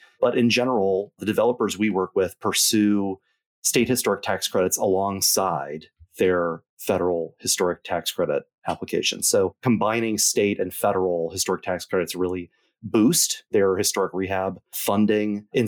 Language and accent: English; Louisiana, United States; now in Chicago, United States; I grew up in South Louisiana, and I'm also a transplant to Chicago.